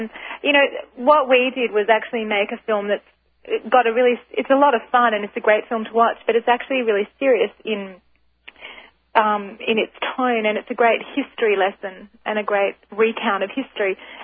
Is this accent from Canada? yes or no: no; Australia; it's so funny because obviously from my accent, people can tell that I'm originally from Australia.